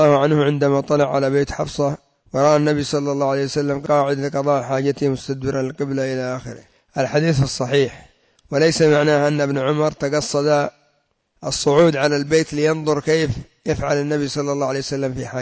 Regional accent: Yemen; لا سيما عندنا في اليمن كثر أصحاب الضلال

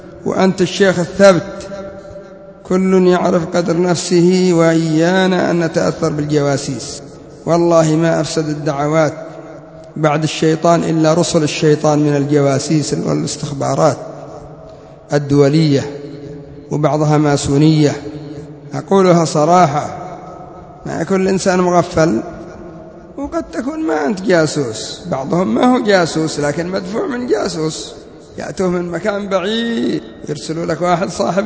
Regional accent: Yemen; نحن عندنا في اليمن شيخنا يحيى بن علي الحجوري يعتبر شيخنا جميعا

